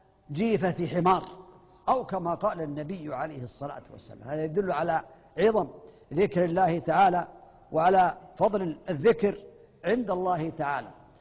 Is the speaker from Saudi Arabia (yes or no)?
yes; Saudi Arabia; بلغني بأن هناك عندنا في المملكة العربية السعودية جمل في بعض المزارع لبعض الناس